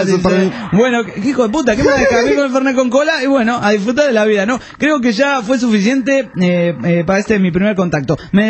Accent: Costa Rica; Soy de Costa Rica.

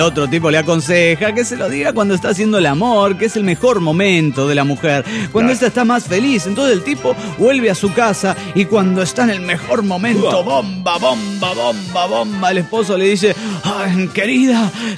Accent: Oaxaca, Mexico; de Oaxaca.

